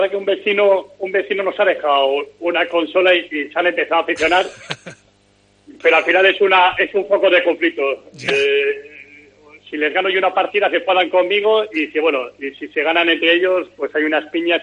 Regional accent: Spain; se está demostrando cómo somos el pueblo español.

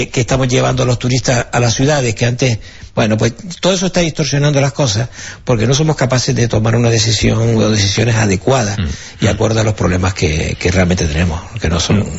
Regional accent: Canary Islands, Spain; Yo estoy dispuesto como canario a pagarla.

